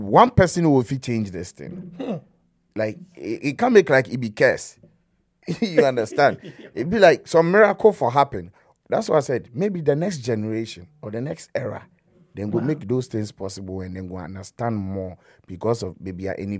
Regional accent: Ghana; English is a second language; That'd be where I'm from Ghana. Definitely the language being instilled in me, you get me?

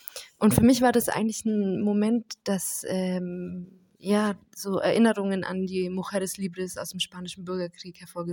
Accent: Germany; now in Syria; Und zwar bin ich seit circa 4 Jahren in Rojava und ich komme aus Deutschland

